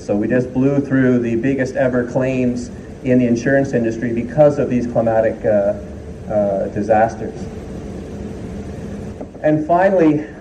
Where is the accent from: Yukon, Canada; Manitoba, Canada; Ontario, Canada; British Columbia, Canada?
Ontario, Canada; Hamilton; I'm from Hamilton, I grew up in Hamilton, I love Hamilton.